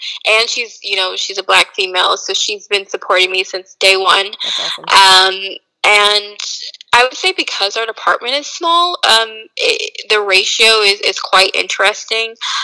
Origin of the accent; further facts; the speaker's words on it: Georgia, United States; and I'm originally from Georgia, going to school in North Carolina.